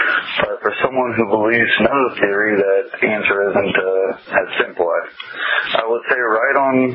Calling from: Collins, Illinois, United States; I'm calling from Collins, Illinois.

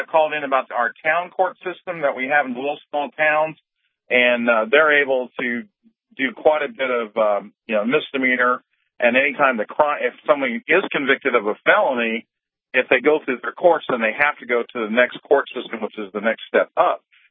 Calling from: Salt Lake City, Utah, United States; I'm calling from Salt Lake, Utah.

